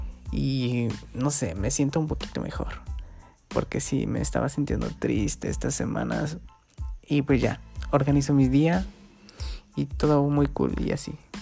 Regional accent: Guerrero, Mexico; aquí estoy en mi pueblito, en Guerrero

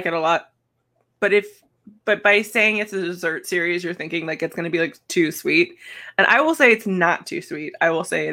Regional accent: Oxnard, California, United States; I love it. I'm from Oxnard.

